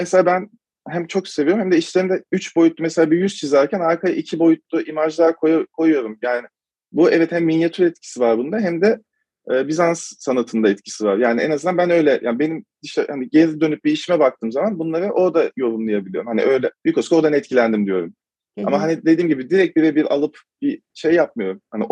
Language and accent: Turkish; İnebolu, Kastamonu, Turkey; also born or lived in Kocaeli / Istanbul; İstanbul'a ben sonradan geldim. Konyaeli'de okudum ben liseyi. Üniversite için İstanbul'a geldim. İnebol'da da doğdum. Kastamonu İnebol'da da doğdum. 10 yaşıma kadar da orada kaldım.